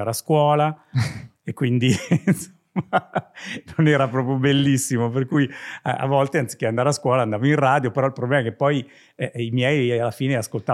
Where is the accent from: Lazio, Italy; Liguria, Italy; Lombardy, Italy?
Lombardy, Italy; Seregno; una radio privata, sempre del mio paese, fuori Milano